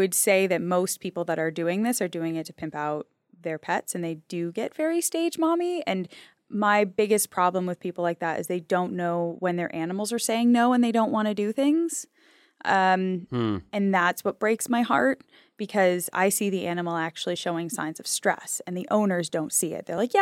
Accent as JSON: {"language": "English", "region": "New Hampshire", "country": "United States", "tie": "born or raised there", "said": "But I grew up in New Hampshire."}